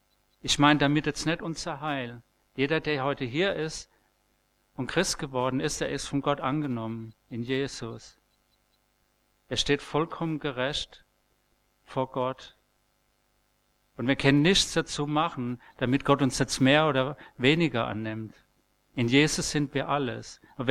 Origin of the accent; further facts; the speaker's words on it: Marburg, Hesse, Germany; ich komme aus Marburg